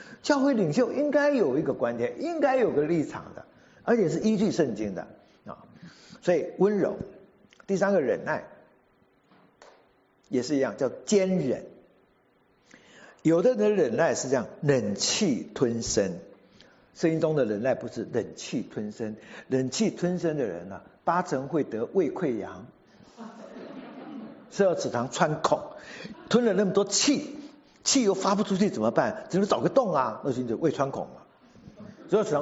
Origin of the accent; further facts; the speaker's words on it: China; 我们中国人都是这样子吧？